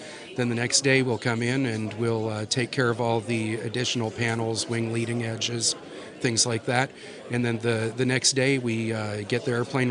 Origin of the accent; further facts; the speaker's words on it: Everett, Washington, United States; I'm from Everett, Washington, and I work for the Boeing Company.